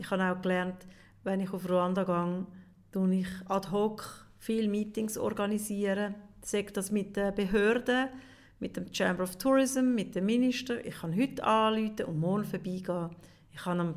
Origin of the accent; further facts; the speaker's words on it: Switzerland; ich bin gar keine richtige Schweizerin, obwohl ich auf dem Pass und von meinen Eltern und zurück bin ich eine hundertprozentige Schweizerin.